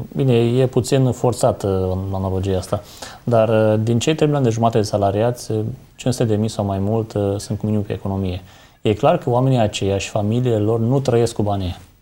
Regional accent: Romania; noi ca oameni suntem învățați, ca români, suntem învățați să mergem în direcția aici

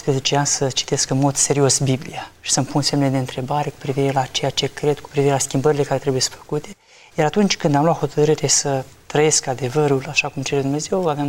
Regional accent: Onești, Bacău County, Romania; Sunt din Onești. M-am născut într-o familie de oameni credincioși.

